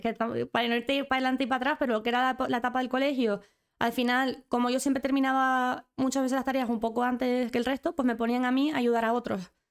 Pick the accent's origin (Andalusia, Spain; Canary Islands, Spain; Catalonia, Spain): Canary Islands, Spain; La Orotava; yo soy del norte de la isla, precisamente de La Orotava, pero yo comienzo lo que es la primaria, bueno, la educación infantil y primaria en Puerto de la Cruz, en un colegio público